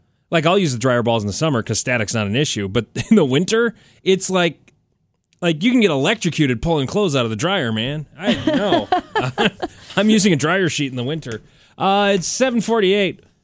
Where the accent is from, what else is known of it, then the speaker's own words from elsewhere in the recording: Beresford, South Dakota, United States; I grew up in Beresford, went to Sioux Falls to get stuff.